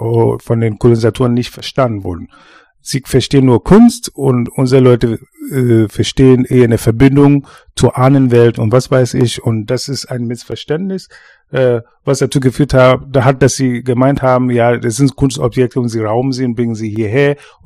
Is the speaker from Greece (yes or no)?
no; Ghana; now in Berlin, Germany; ich bin in Ghana geboren, aufgewachsen und lebe seit vielen Jahren in Berlin